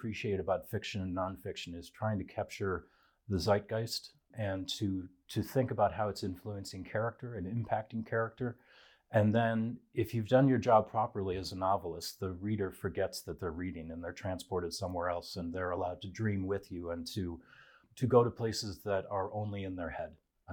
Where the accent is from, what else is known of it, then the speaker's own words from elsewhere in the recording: Minnesota, United States; But I've just finished a book on my home state of Minnesota, which was a joy to write. And it was wonderful for me personally to explore where I grew up